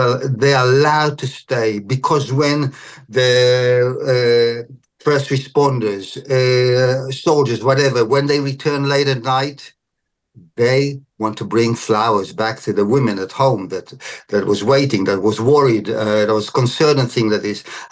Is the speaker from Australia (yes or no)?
yes; Australia; I'm from Australia